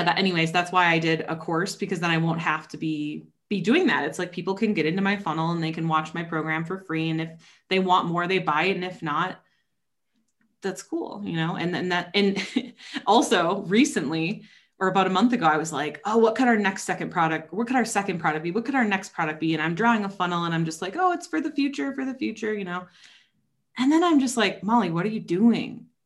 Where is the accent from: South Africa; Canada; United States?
United States; Midwest; I think it's two we're from the Midwest.